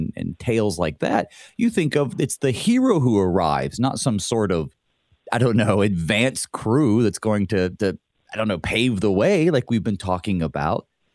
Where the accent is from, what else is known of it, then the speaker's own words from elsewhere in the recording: North Carolina, United States; You know, growing up in North Carolina, I was, you see all these TV shows with all of this snow, and we just did not get that kind of snow.